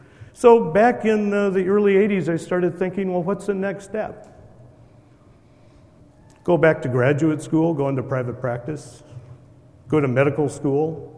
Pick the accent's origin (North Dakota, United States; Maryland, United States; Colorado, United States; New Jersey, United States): North Dakota, United States; now in Twin Cities, United States; I grew up in North Dakota, south of Fargo, in barley country.